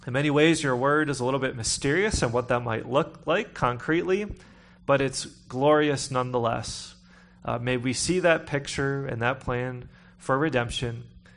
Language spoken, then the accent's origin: English; Pittsburgh, Pennsylvania, United States; now in Idaho, United States; And I'm saying that because I'm from Pittsburgh.